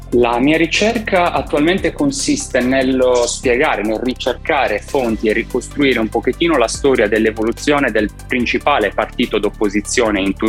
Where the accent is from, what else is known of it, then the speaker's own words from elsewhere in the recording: Cagliari, Sardinia, Italy; Da Cagliari.